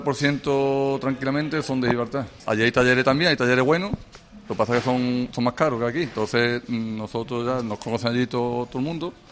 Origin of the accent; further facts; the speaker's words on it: France; moved away as an adult; Yo crecí en Francia y volví con 20 años.